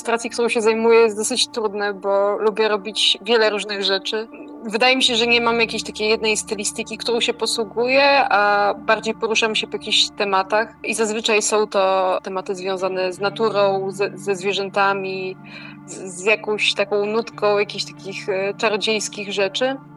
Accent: Lower Silesian Voivodeship, Poland; wychowałam się na koziej farmie w lesie pod Wrocławiem.

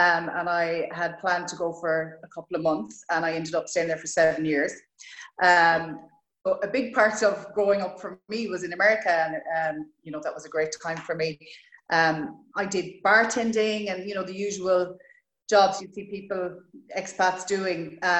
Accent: Roscommon, Connacht, Ireland; now in Galway, Ireland; So I suppose where I'm from, first of all, is Roscommon. A lot of people don't know that. They think I'm from Galway. Yeah. I live in Galway. But I'm a proud Roscommon woman.

